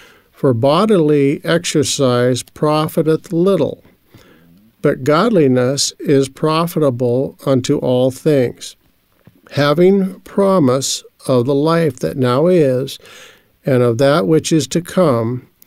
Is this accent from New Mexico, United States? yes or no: yes; Albuquerque, New Mexico, United States; I'm from Albuquerque, New Mexico.